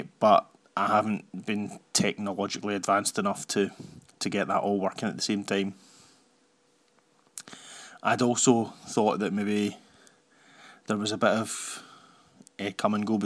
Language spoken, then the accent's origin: English; Scotland, United Kingdom; I used as a Scottish educator, we get to use the Scottish voices, Heather and Stuart